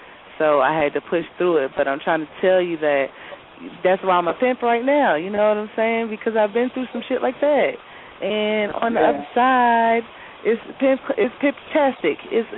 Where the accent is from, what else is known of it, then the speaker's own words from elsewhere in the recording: North Carolina, United States; I am from North Carolina.